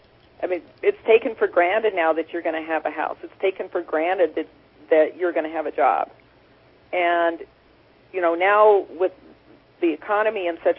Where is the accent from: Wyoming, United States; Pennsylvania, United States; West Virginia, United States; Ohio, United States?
Wyoming, United States; And growing up in Wyoming, water is very important because we don't have that kind of water.